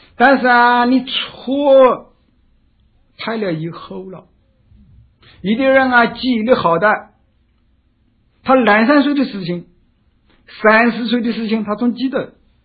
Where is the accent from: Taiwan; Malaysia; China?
China; 所以啊我们中国人也就说过新年五十当是四十九年之福也